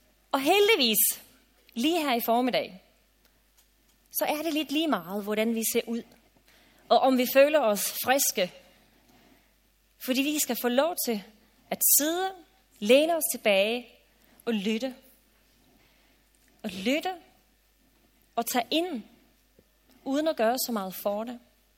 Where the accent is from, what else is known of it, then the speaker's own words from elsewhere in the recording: Norway; Jeg er jo selv nordmand